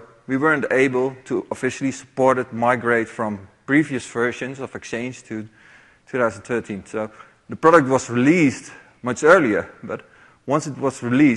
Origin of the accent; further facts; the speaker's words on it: Netherlands; So, who am I? … I'm from the Netherlands.